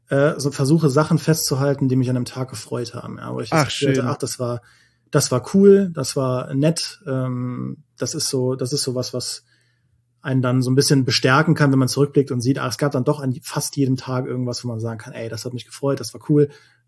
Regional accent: Trier, Rhineland-Palatinate, Germany; da bin ich nach dem Test in meine Heimat gefahren, nach Trier

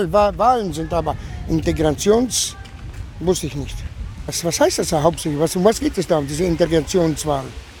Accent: Split, Split-Dalmatia County, Croatia; German is a second language; now in Germany; ich bin aus Kroatien, aus Split.

